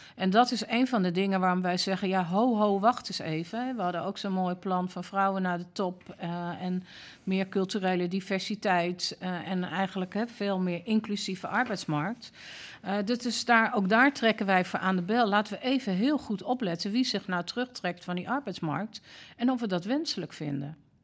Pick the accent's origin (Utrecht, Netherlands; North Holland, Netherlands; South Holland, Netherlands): North Holland, Netherlands; Amsterdam; persoonlijk ben ik opgegroeid in Amsterdam-West in de tijd dat het daar niet best was. Hebben mijn ouders niet gestudeerd, ben ik in alles ongeveer de eerste geweest in mijn familie.